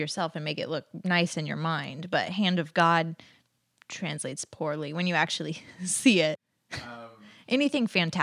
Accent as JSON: {"language": "English", "region": "Midwest", "country": "United States", "said": "Oh sure, I grew up, you know, with my grandma. I'm a Midwesterner, and I had a grandma who never cursed."}